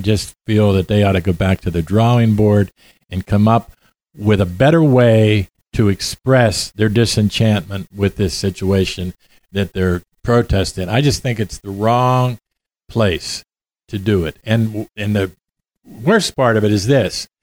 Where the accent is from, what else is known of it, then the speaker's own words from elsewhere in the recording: Pittsburgh, Pennsylvania, United States; I'm from Pittsburgh. I'm a writer.